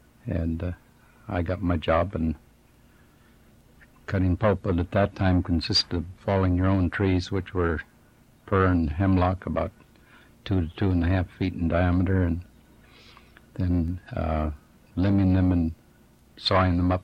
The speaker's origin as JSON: {"language": "English", "town": "Everett", "country": "United States", "tie": "born or raised there", "said": "I grew up in Everett. We moved into Everett when I was about a year old. And I went all through grade school and junior high and high school in Everett."}